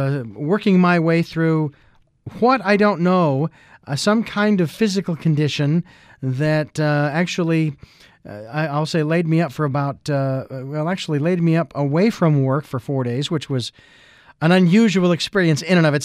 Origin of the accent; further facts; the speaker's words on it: Phoenix, Arizona, United States; as I've mentioned before, I'm from Phoenix, Arizona, and all I had was hot.